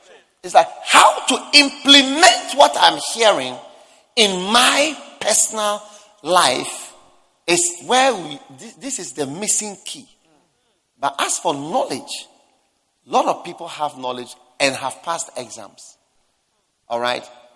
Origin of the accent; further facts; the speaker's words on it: Nigeria; So then, I come from Nigeria, where the population of Lagos alone is more than the population of the whole of Ghana